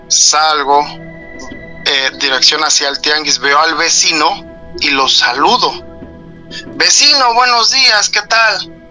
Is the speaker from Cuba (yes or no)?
no; State of Mexico, Mexico; Soy del estado de México.